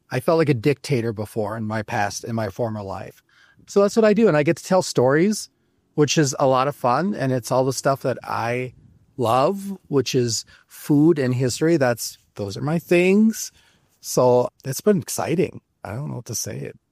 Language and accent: English; Minneapolis, Minnesota, United States; coming from Minneapolis, which is my hometown.